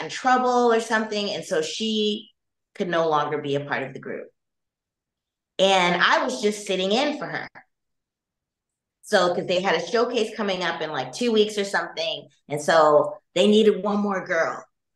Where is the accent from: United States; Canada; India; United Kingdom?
United States; Los Angeles, California; also born or lived in Chicago / New York City; Okay, so I was born in Chicago. I was partially raised in Los Angeles and partially raised in New York City.